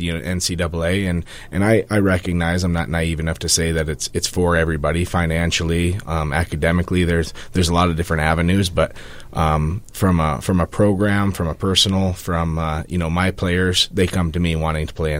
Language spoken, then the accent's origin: English; Muskegon, Michigan, United States; I'm from, grew up, born and raised in Muskegon, Michigan, and played hockey throughout the state my whole life